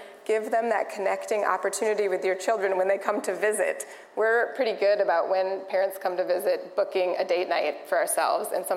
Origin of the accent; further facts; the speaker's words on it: Chicago, Illinois, United States; I'm from Chicago, so like 50 degrees, that's still nice weather, you guys.